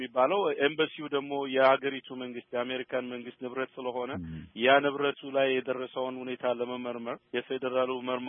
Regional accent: Addis Ababa, Ethiopia; moved away as an adult; now in United States; ተወልጄ ያደግኩት የድሮ አሮጌ ቄራ የሚባለው አካባቢ ነው።

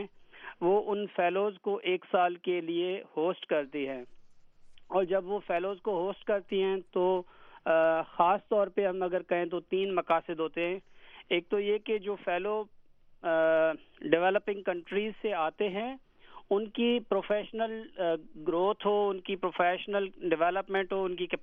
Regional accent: Tharparkar, Sindh, Pakistan; born there; میرا جو بنیادی پیدائشی تعلق ہے وہ صحرائے تھرپارکر پروونس سندھ سے ہے, پاکستان سے.

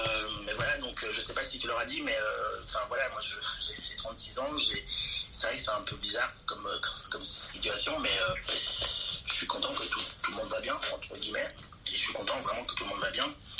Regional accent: Kigali, Rwanda; Parce que moi j'ai jamais su vraiment où j'étais du Rwanda en fait. On met toujours sur mes cartes d'identité Kigali mais je sais même pas où je suis, le village ou quoi.

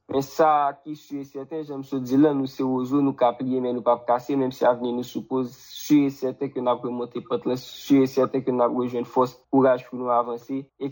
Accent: Haiti; en tant que haïtien, nous c'est aux autres, nous connaissons à plier, mais nous pas à casser.

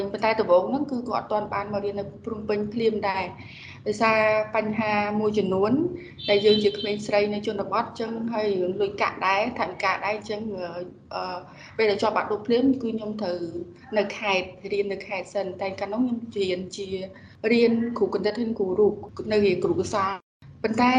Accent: Kampong Cham, Cambodia; ពុកម្ដាយខ្ញុំគាត់គឺជាកសិករហើយខ្ញុំមកពីខេត្តកំពង់ចាម

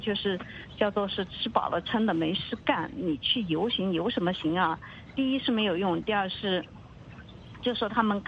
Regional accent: China; now in Hong Kong; 哪怕也是跟我一样从大陆过来的人

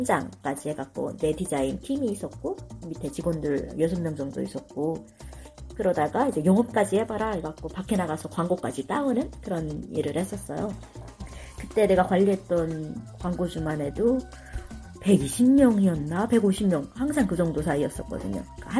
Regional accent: North Korea; also born or lived in South Korea; now in United States; 뿌리는 분명 북한이었지만 여기저기 많이 뻗어나갔어.

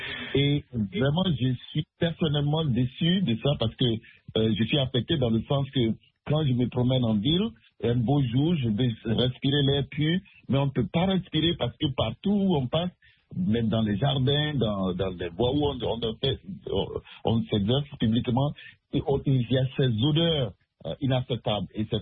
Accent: Côte d’Ivoire; now in United States; ici aux États-Unis. J'ai grandi en Côte d'Ivoire, en Afrique, et ma position est catégorique.

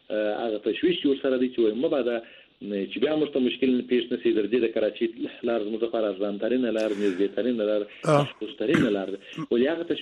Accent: Afghanistan; موږ د افغانستان د سوداګرو دی

